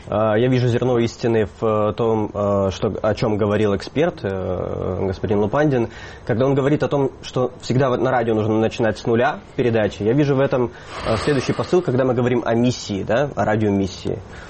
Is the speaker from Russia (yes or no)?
no; Ukraine; я из Украины, поэтому...